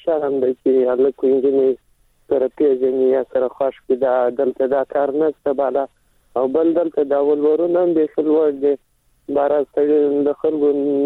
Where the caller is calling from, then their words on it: Helmand, Afghanistan; سلام د هلمند سره